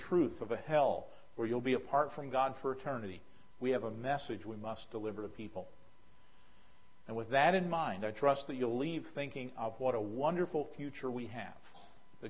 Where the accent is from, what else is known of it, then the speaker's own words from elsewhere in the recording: West Virginia, United States; I've been to mountains. I grew up in West Virginia.